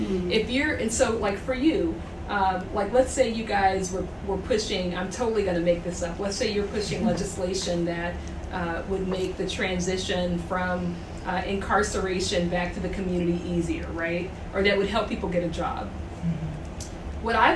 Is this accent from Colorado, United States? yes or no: no; Columbus, Ohio, United States; I'm from Ohio